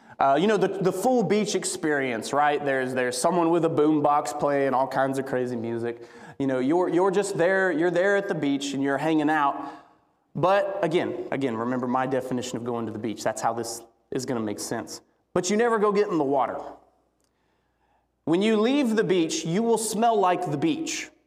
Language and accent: English; Alabama, United States; I'm more of a Gulf guy. I grew up in Alabama, so I prefer going to Florida.